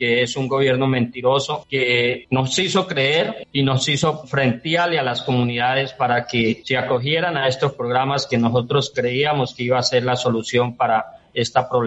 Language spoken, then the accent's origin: Spanish; Puerto Guzmán, Putumayo, Colombia; soy del municipio de Puerto Guzmán